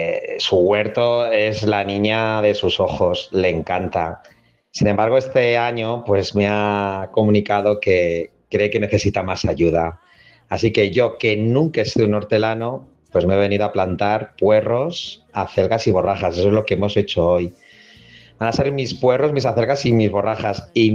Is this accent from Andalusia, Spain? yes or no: no; Setiles, Castilla-La Mancha, Spain; me he venido a mi pueblo. Ya os he dicho que mi pueblo se llama Setiles, está en la sierra de Albarracín, pero en la provincia de Guadalajara.